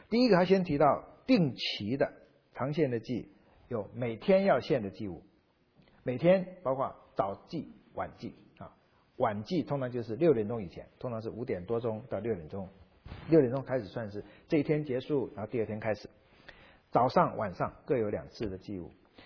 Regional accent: China; 总而言之，所以我们中国人八可能是个吉利的数字

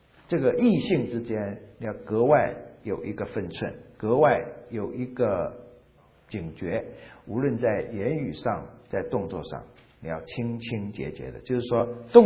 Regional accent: Fujian, China; 我不知道这是我们福建人的习俗，闽南人，我是福建闽南人哈

